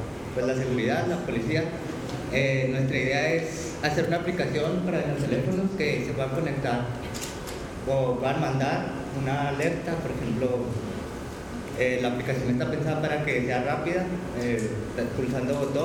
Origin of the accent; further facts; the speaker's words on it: Ciudad Juárez, Chihuahua, Mexico; Venimos desde Ciudad Juárez, Chihuahua.